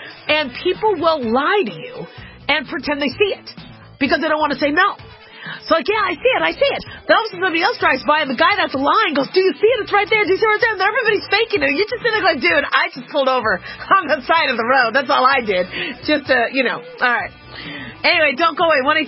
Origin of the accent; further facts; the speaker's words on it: California, United States; okay, I grew up in California. So the beaches are different in California than they are in Florida.